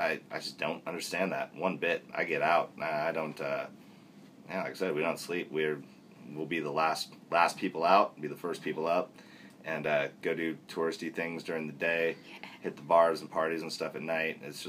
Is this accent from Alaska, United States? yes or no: yes; Wasilla, Alaska, United States; Like, I grew up in Wasilla, Alaska. Totally used to that.